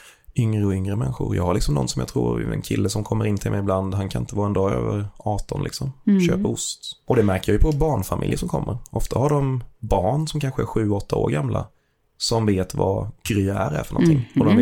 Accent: Växjö, Kronoberg County, Sweden; also born or lived in Gothenburg; som sagt, 33 år gammal, snart 34. Född och uppvuxen på Teleborg här i Växjö. Men flyttade strax över 20 år gammal till Göteborg.

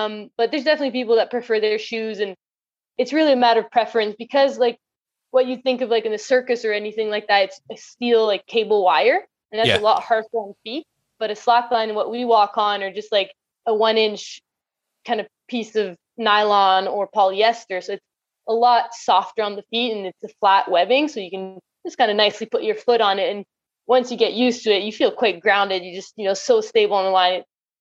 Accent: Nelson, British Columbia, Canada; I grew up in Nelson, BC, a small town in Canada, in BC.

